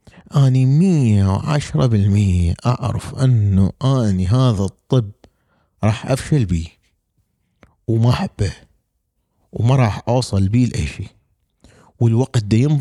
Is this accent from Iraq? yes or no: yes; Iraq; لأنه عيب عندنا بالعراق أنه الواحد يلبس مناظر